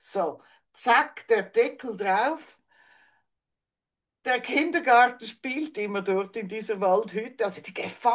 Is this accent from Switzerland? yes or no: yes; Switzerland